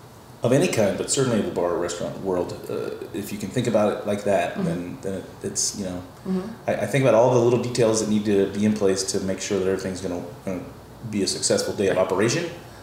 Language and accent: English; the South, United States; Oh, yeah. That's a very common thing in the South. I'm from the South.